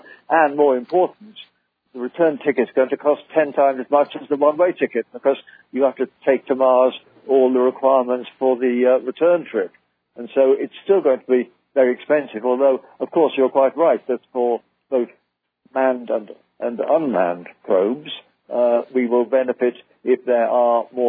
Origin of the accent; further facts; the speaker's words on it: United Kingdom; because I speak as a Brit, not an American